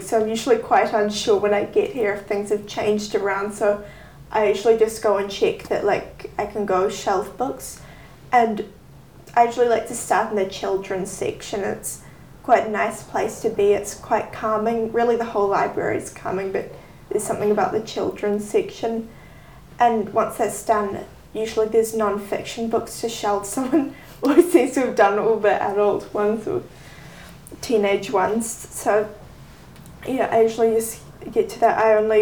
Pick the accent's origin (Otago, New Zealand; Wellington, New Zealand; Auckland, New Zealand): Auckland, New Zealand; Waiheke; I was born in the Auckland Hospital, but I went straight to Waiheke and I've lived here my whole life.